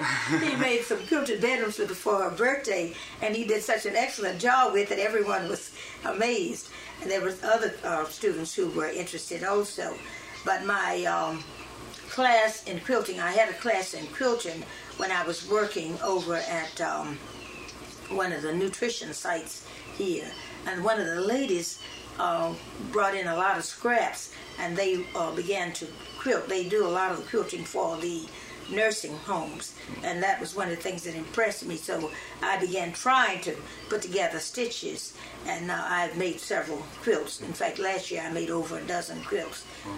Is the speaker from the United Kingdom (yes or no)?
no; Jacksonville, Florida, United States; Yes, I have lived in Jacksonville all of my life, except for a few years wh